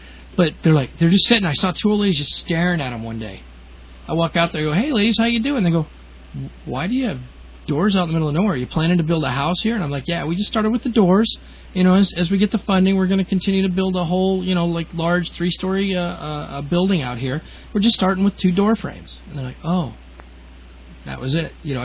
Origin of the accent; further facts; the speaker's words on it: Boston, Massachusetts, United States; born there; And remember, I was born in Boston. Not raised there, but I was born there.